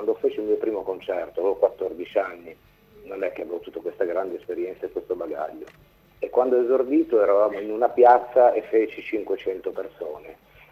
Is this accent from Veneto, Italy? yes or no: no; Genoa, Liguria, Italy